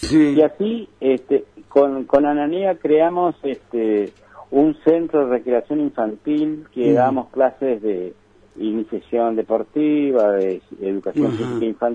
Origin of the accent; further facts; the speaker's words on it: Montecarlo, Misiones, Argentina; born there; also born or lived in Santa Fe; Bueno, yo en realidad soy nacido en Monte Carlo y después me fui a estudiar a Santa Fe